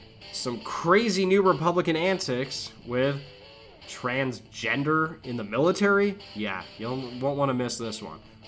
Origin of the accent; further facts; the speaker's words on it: Michigan, United States; he's from my home state of Michigan